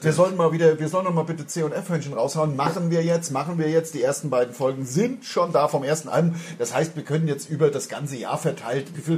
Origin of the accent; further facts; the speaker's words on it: Germany; Und ich bin ja Deutscher.